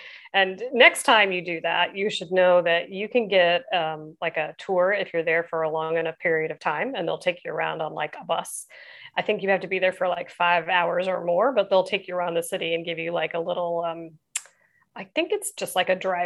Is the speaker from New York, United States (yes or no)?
no; Texas, United States; I am from Texas. So obviously get a lot of good food in Texas, you know, Tex-Mex, home of Tex-Mex.